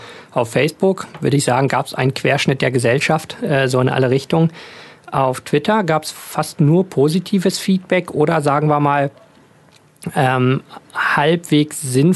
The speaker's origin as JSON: {"language": "German", "region": "North Rhine-Westphalia", "country": "Germany", "said": "ich komme ja aus dem Ruhrgebiet"}